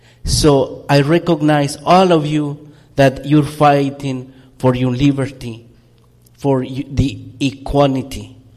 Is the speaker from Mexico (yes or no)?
yes; Oaxaca, Mexico; English is a second language; I'm from Oaxaca, Mexico, the Central America. We are Native Americans. We consider ourselves as a Native American because we born in America.